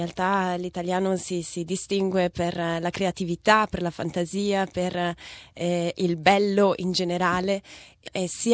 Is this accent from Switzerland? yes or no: yes; Lugano, Ticino, Switzerland; i miei genitori sono di Trento, ma si sono spostati in Svizzera prima che fossi nata, e quindi sono nata e cresciuta a Lugano, che è la parte italiana della Svizzera.